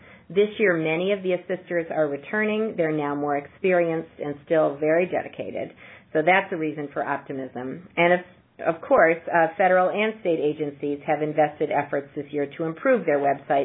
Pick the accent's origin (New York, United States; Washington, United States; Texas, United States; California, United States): Texas, United States; Dallas; I'm going to give a quick example from my hometown of Dallas, Texas.